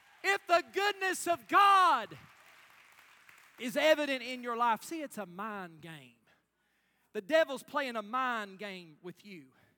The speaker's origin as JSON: {"language": "English", "town": "Knox County", "country": "United States", "tie": "born or raised there", "said": "Listen, I was raised in Knox County. Can I get a witness? Some of y'all know what I'm talking about. I was raised in Knox County."}